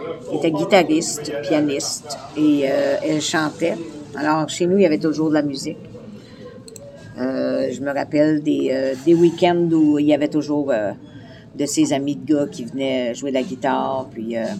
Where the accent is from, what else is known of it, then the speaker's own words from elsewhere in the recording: Ontario, Canada; first language French; moi, je suis franco-ontarienne, bien sûr. Alors, oui. Le français, c'est ma langue première. C'est un petit village qui se situe entre Ottawa et Montréal, à une heure d'Ottawa et à une heure de Montréal.